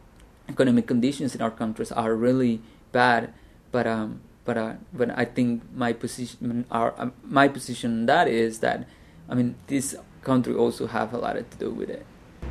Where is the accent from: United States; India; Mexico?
Mexico; And for instance, I'm from Mexico.